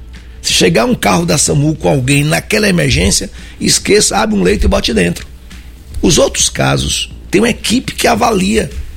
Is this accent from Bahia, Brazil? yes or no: yes; Palmeirinha, Bahia, Brazil; Eu saí com 9 anos de Palmeirinha. Eu nunca tinha visto um posto de saúde.